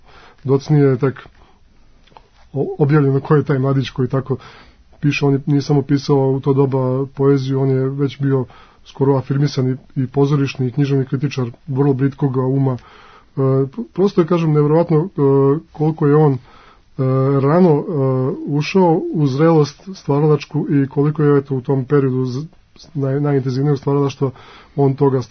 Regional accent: Lika-Senj County, Croatia; now in Serbia; odrastao sam i školovanje proveo van Srbije. Ja sam Ličanin

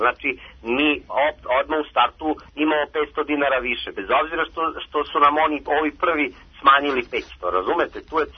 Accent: Kragujevac, Šumadija and Western Serbia, Serbia; Pa nisam iz Beograda, ja sam iz Kragujevca.

